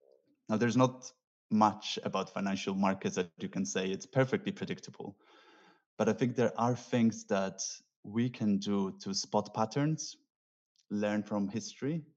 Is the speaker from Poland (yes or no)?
yes; Poland; So I grew up in Poland.